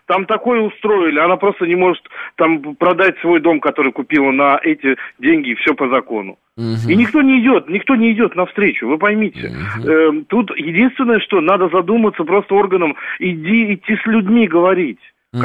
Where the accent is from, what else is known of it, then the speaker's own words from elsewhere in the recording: Moscow, Russia; у нас в Москве сколько ситуаций... Я из Москвы.